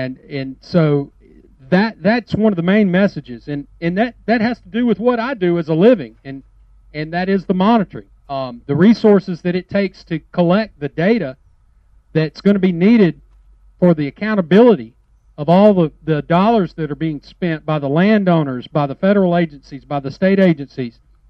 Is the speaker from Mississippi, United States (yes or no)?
yes; Mississippi, United States; As far as I'm concerned, I was born and raised in Mississippi.